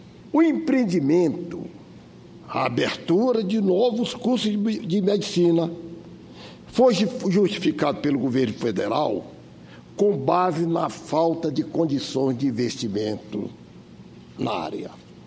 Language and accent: Portuguese; Bacabal, Maranhão, Brazil; Bacabal, minha terra natal, minha querida terra, tem mais de 110 mil habitantes.